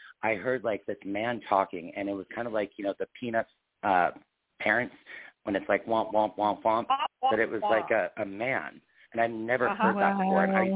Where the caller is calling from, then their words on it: Wyoming, United States; calling out of Wyoming.